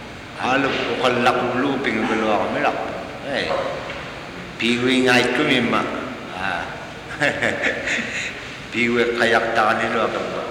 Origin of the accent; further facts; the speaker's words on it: Point Hope, Alaska, United States; from Point Hope.